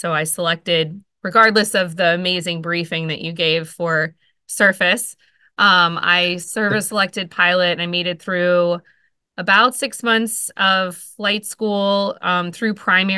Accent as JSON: {"language": "English", "town": "Winter Haven", "region": "Florida", "country": "United States", "said": "I came from a tiny town in Central Florida called Winter Haven."}